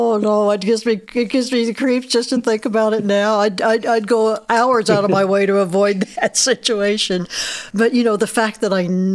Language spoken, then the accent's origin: English; Mattoon, Illinois, United States; I grew up in Mattoon, I grew up in the country